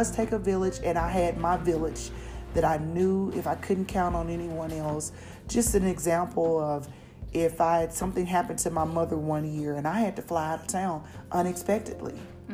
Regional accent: Arkansas, United States; I'm originally from Arkansas, so I had no family here.

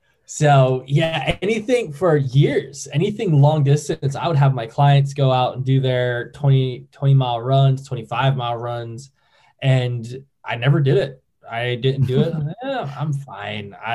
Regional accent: New York, United States; So I'm originally from New York and had the opportunity to work on Wall Street as a personal trainer.

